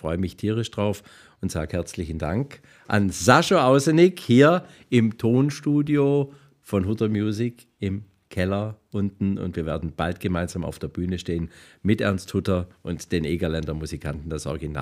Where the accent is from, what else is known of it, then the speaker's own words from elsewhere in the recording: Slovenia; Slowenien, mein Heimatland